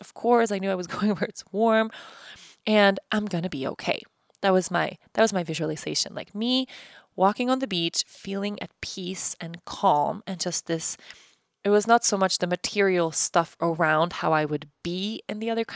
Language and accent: English; Sweden; moved away as an adult; when I moved from Sweden. It was the year I was about to turn 19. I had just, you know, graduated high school, was super miserable in Sweden, didn't have any money.